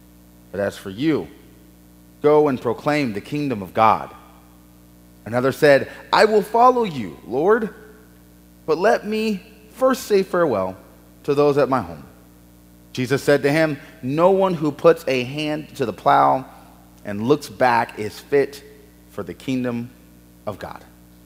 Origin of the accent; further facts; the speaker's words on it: the South, United States; I rarely get north of the Mason-Dixon line. I am a Southerner